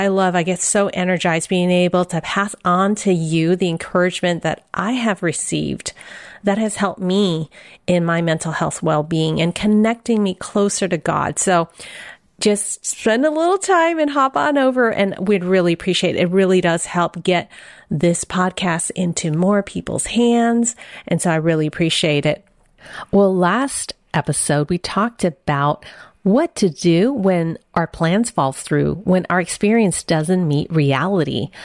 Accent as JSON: {"language": "English", "town": "San Francisco", "region": "California", "country": "United States", "tie": "born there", "said": "And my mother was a mail order bride. I was born in San Francisco, Chinatown."}